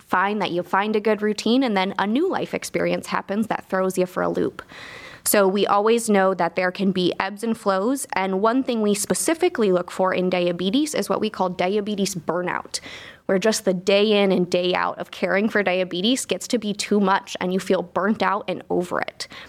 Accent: Arizona, United States; now in Cleveland, United States; Yeah, so originally I hail from Arizona, actually

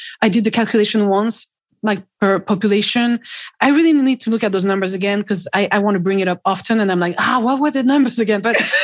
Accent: Lyon, Auvergne-Rhône-Alpes, France; born or raised there

